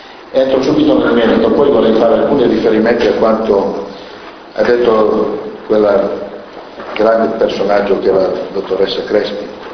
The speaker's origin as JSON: {"language": "Italian", "town": "Isola d'Asti", "region": "Piedmont", "country": "Italy", "said": "Io vengo da Isola d'Asti, sono della Valle Tano e della Val Tiglione."}